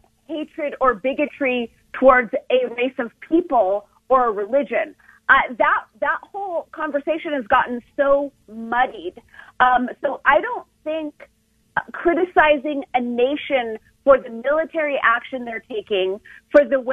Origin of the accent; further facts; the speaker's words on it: United States; I don't have a dog in this fight. I'm an American.